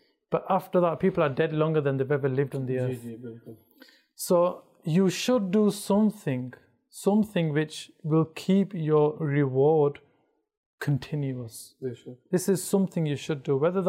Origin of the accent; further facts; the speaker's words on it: Leeds, Yorkshire and the Humber, United Kingdom; Yes, I'm from Leeds because you said I came from Bradford.